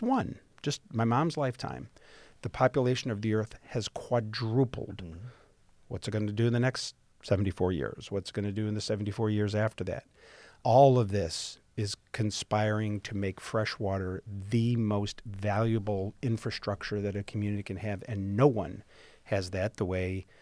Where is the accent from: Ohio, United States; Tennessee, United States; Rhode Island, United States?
Ohio, United States; Toledo; also born or lived in San Diego; So anyhow, so I was born in San Diego, mm-hmm. but that's just because of, my dad being in the Navy. And we moved back to my mom's mm-hmm. town, Toledo, when I was still a baby, so I have no memories of that.